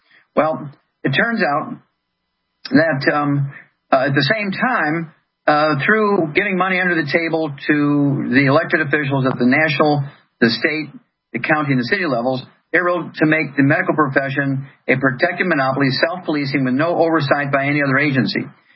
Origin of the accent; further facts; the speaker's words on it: the South, United States; if you're from the South, and I'm from the South, so I can say that.